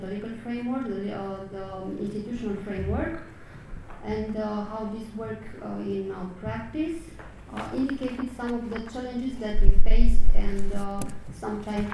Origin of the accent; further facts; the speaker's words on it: Romania; I'm from Romania.